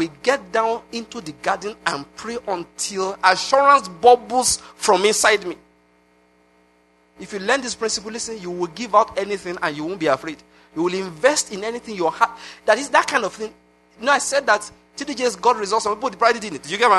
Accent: Lagos, Nigeria; I came from Lagos.

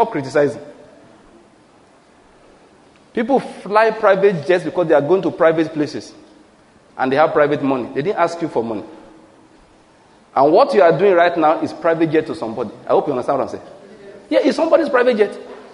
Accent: Owo, Ondo, Nigeria; Oh, no, Owo. That's my hometown, Owo, in Ondo State.

